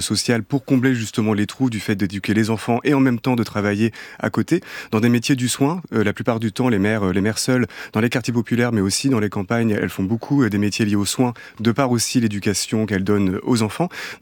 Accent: Hérouville-Saint-Clair, Normandy, France; moi, j'ai grandi effectivement à Hérouville, qui est dans la banlieue caennaise.

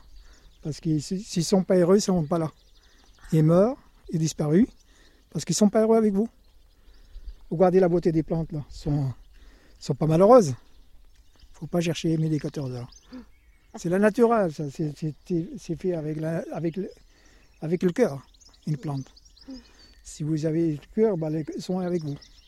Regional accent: Morocco; moved away; Ça fait 40 et quelques années que j'ai quitté le Maroc.

